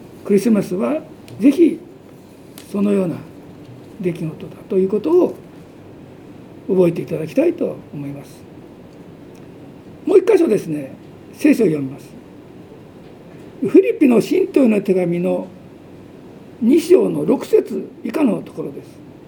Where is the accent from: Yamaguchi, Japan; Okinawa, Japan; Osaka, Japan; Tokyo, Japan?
Tokyo, Japan; born there; 東京で生まれたんですけどね。